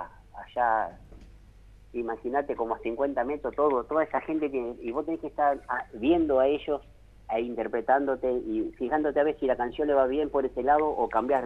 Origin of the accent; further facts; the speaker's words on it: Argentina; Somos una Argentina muy grande, hermosa. Unidos, el argentino cuando se une somos maravillosos. Somos muy solidarios, amigueros. Y nos falta un poquito más de unión del ser argentino.